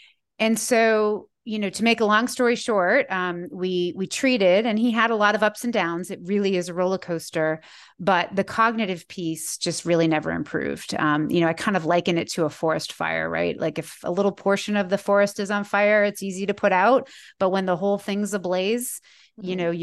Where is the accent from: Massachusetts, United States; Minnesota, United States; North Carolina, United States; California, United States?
Massachusetts, United States; I grew up in Massachusetts, and so I knew more about Lyme than a lot of people